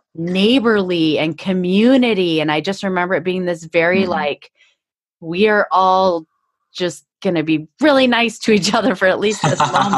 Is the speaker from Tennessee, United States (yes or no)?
no; Idaho, United States; You know, growing up in Idaho, it was cold. There was snow.